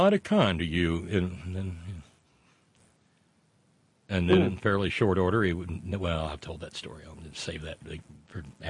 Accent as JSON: {"language": "English", "region": "Alabama", "country": "United States", "tie": "born or raised there", "said": "I mean, growing up in Alabama and everything."}